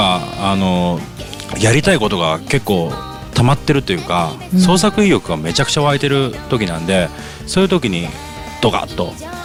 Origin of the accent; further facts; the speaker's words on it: Fukuoka, Japan; やっぱ僕ら福岡の人間なんで、